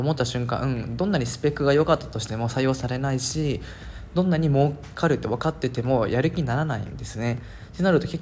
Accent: Okinawa, Japan; 大学生だったんですけど、6年前とかですかね、神奈川にいた時みんな優しいんですよ。僕沖縄から来たので、

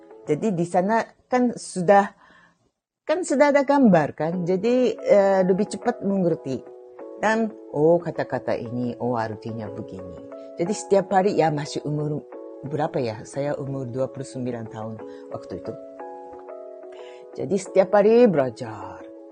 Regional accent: Japan; Indonesian is a second language; Tetangga saya orang Jepang juga.

